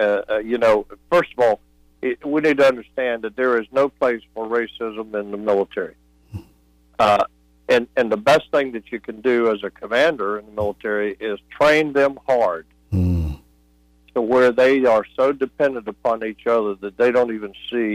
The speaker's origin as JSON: {"language": "English", "town": "New Bern", "region": "North Carolina", "country": "United States", "tie": "born or raised there", "said": "I grew up in a racist environment. I grew up in New Bern, North Carolina. I love that town"}